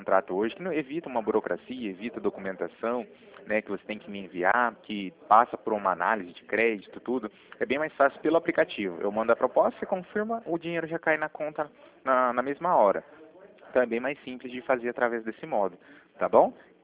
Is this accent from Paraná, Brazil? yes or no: yes; Cornélio Procópio, Paraná, Brazil; Eu sou de Cornélio Procópio, bem próximo a Assis, né?